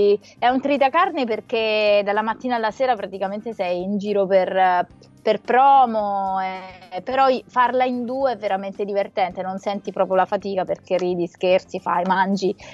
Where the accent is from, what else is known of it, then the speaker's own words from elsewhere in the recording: Naples, Campania, Italy; Sì, sarà che sono napoletana, che quindi siamo un po' fratelli, no? Dello stesso regno.